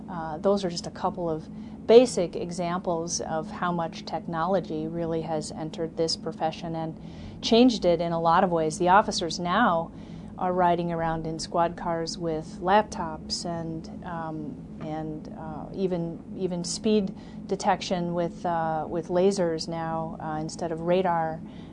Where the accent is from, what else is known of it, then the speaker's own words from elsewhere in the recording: Illinois, United States; I took a couple of years just to work and live back in my home state in Illinois until I figured out what was next.